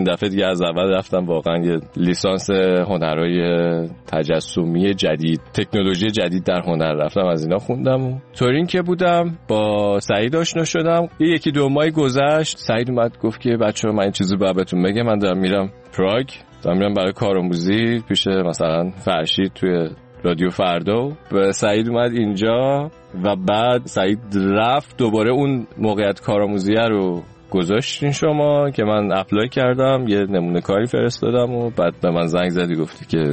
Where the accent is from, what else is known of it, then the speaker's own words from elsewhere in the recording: Isfahan, Iran; born there; من اصفهان به دنیا اومدم.